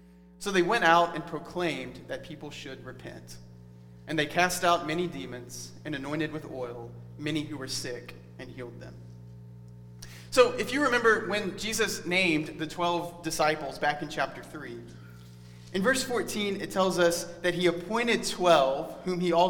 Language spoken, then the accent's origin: English; Prattville, Alabama, United States; that was one of the less embarrassing things that I did as I grew up in Prattville.